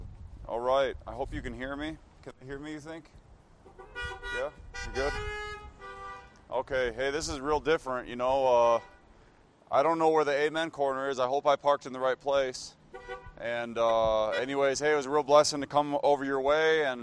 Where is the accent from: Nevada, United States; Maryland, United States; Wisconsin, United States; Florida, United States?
Wisconsin, United States; And a little bit about myself, I grew up in Wisconsin on a dairy farm.